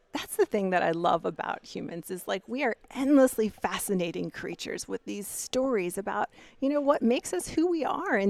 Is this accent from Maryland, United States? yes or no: yes; Eldersburg, Maryland, United States; I grew up in Eldersburg.